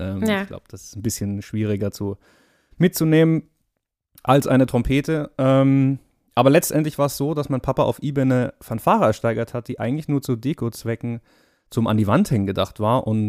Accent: Darmstadt, Hesse, Germany; born there; Nein, gebürtig komme ich aus Darmstadt und das ist zwar nicht so weit weg

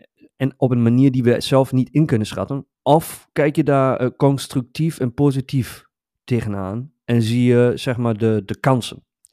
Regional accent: Paderborn, North Rhine-Westphalia, Germany; in mijn thuisstad, waar ik ben geboren, in Paderborn

